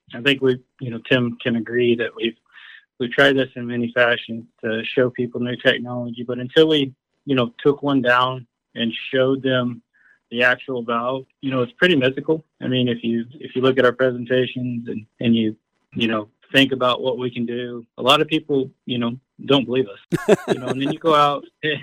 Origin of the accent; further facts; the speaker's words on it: Perryton, Texas, United States; So, born and raised in Perryton, Texas.